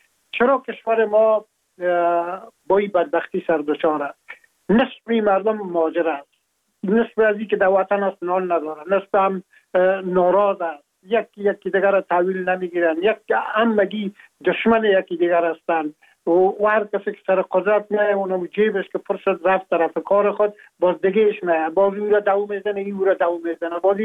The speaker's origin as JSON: {"language": "Persian", "country": "Afghanistan", "moved": "as an adult", "lives_now": "France", "said": "ما هم در جمع عمو مردمایی بودم که از افغانستان بر آمدم و تقریبا این 3.5 سال میشه که ما در فرانسه زندگی میکنم"}